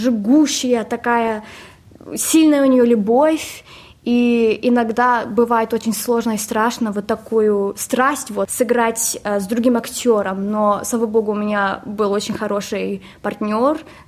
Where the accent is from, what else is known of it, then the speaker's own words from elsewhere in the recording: Zhezkazgan, Karaganda Region, Kazakhstan; moved away as an adult; now in Sydney, Australia; В Казахстане я родилась, мы из Казахстана, из Джисказгана.